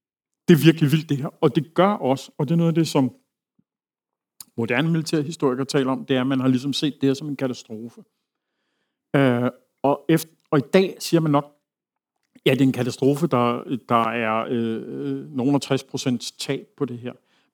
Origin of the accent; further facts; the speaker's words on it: Brussels, Brussels-Capital Region, Belgium; first language French; Danish is a second language; jeg er dele af mit liv vokset op i Bruxelles og taler fransk som mit modersmål.